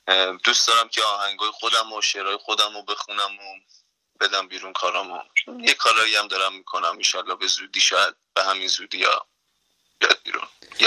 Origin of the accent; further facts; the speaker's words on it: Gonbad-e Kavus, Golestan, Iran; moved away; از شهر گنبد کاووس، استان گلستان.